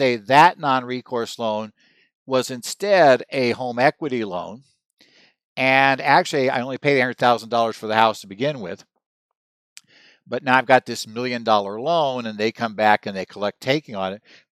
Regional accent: Arizona, United States; My home state here of Arizona probably has the broadest general purpose anti-deficiency statute.

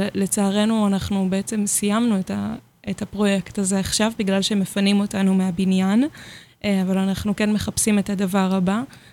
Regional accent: Jerusalem, Jerusalem District, Israel; בירושלים. שזאת העיר שאני גרה בה וגם גדלתי בה, ואני לא רואה את עצמי עוזבת כרגע את העיר עוברת למקום אחר.

